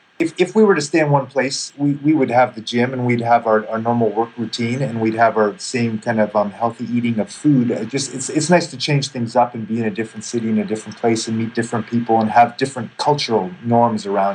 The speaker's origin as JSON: {"language": "English", "country": "Canada", "said": "my wife is Japanese and I'm Canadian, so we come from different cultural backgrounds and language was a barrier."}